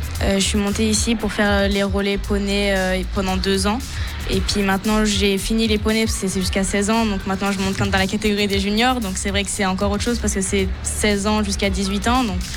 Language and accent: French; Geneva, Switzerland; Forcément ils l'annoncent quand on rentre sur la piste qu'on est genevoise, parce que c'est vrai qu'on vient d'à côté